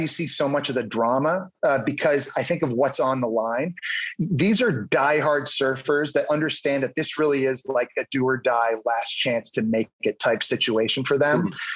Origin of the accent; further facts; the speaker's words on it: Ottawa, Ontario, Canada; I'm from Ottawa, Canada